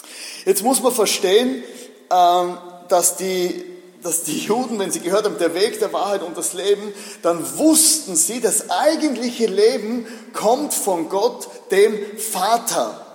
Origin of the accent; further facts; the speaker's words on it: Leutschach, Styria, Austria; ich komme aus Leutschach, das ist das andere Ende von der südsteirischen Weinstraße, 500 Einwohner und mein Elternhaus ist 3 Kilometer außerhalb von diesem Dorf und was ich sehr schnell bemerkt habe, es ist furchtbar langweilig.